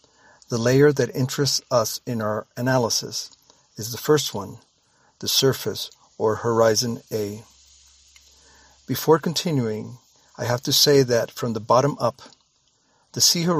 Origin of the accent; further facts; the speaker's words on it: Caguas, Puerto Rico; I am from Caguas, Puerto Rico